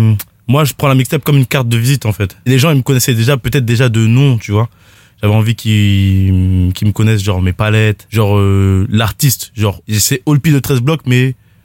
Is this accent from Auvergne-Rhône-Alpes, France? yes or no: no; Sevran, Île-de-France, France; born or raised there